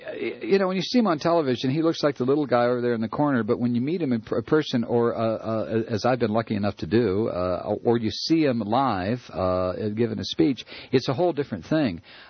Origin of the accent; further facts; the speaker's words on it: Toledo, Ohio, United States; You know, I grew up in Toledo, and of all the cities in Ohio, I have to say Columbus is probably the coolest.